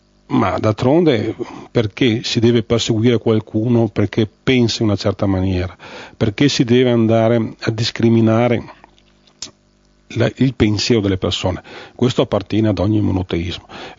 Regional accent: Veneto, Italy; Noi abbiamo avuto anche la fortuna, come Veneti rispetto ad altre parti d'Italia, di aver avuto una Repubblica di Venezia che ha conservato una libertà di stampa.

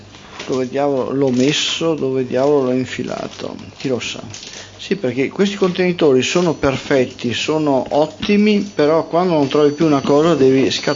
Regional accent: United States; sono americano e quest'anno insegno storia delle religioni in Lituania.

